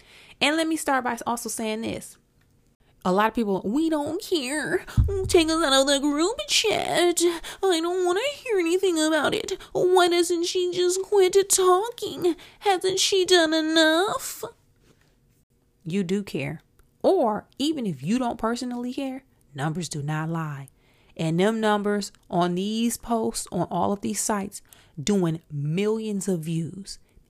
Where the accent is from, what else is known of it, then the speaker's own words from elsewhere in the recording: Flint, Michigan, United States; She grew up in Baltimore. I grew up in Flint.